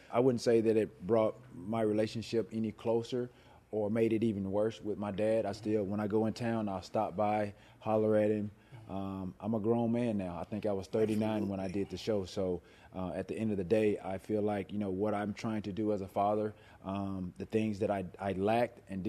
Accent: the South, United States; I mean, I definitely, like I said, growing up in the South, went to church every Sunday throughout the course of the week.

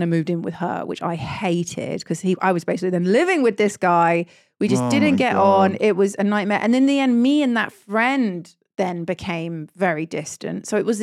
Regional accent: London, United Kingdom; I grew up in London and my friendship group I made when I was around 11

